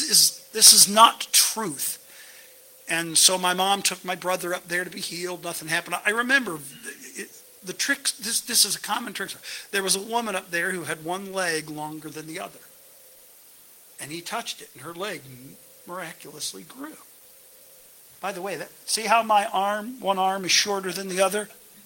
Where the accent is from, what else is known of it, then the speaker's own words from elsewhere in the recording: Akron, Ohio, United States; also born or lived in Bath; So when I was a kid, I was born in Bath, grew up in Akron